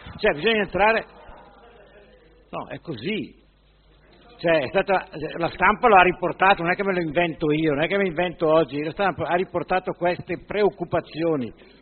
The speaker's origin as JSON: {"language": "Italian", "town": "Orzinuovi", "region": "Lombardy", "country": "Italy", "said": "Ma io sono un cittadino orziano, sono nato a Orzinuovi"}